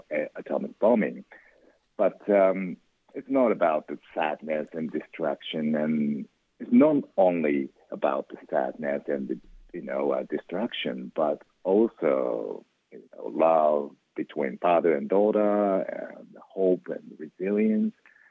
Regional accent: Japan; and I'm originally from Japan, and you need to understand the culture and language to go into the details.

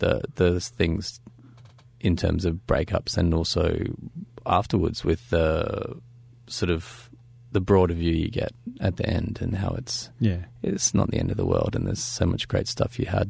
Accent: Queensland, Australia; also born or lived in Europe; I didn't grow up in Brisbane. I grew up near Brisbane

